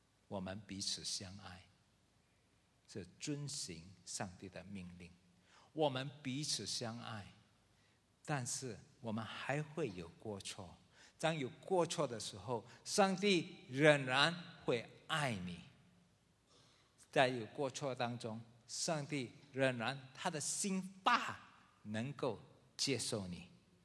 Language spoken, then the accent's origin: Chinese; Singapore; 你再调皮的话我们以前小时候在新加坡是那个包头的要来抓你。